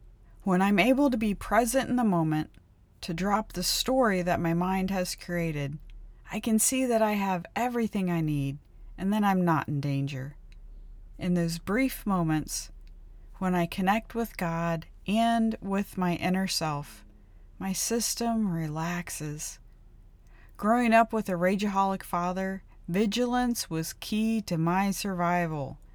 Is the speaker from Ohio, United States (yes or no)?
yes; Ohio, United States; now in Maui, United States; a cardinal, which is plentiful in my home state of Ohio and on Maui, where I'm currently located.